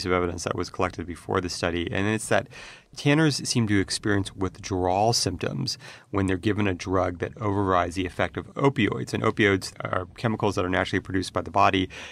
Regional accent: California, United States; born or raised there

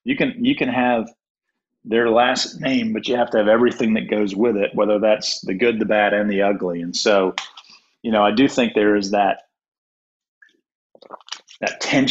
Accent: Durham, North Carolina, United States; I grew up in Durham.

